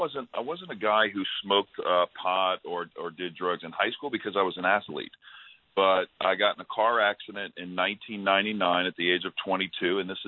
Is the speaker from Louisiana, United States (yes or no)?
yes; New Orleans, Louisiana, United States; You know, I was raised in New Orleans, Louisiana, so I think I started drinking when I was 15, 16